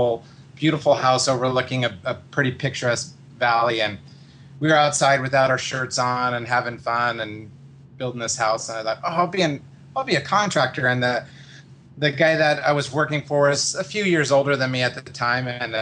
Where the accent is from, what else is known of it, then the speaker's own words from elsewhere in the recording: San Diego, California, United States; So I grew up in San Diego and born and raised in one home that my parents actually, who were both school teachers, had commissioned by an architect.